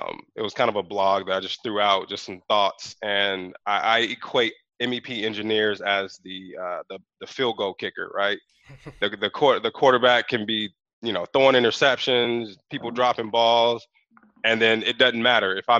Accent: Chicago, Illinois, United States; now in California, United States; I just told my wife when I came from Chicago and visited Moreno Valley years ago when I was a kid

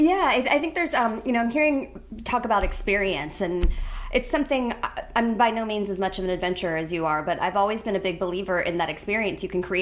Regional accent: St. Petersburg, Florida, United States; He was spending time in St. Pete, my hometown, and doing something really cool by the water

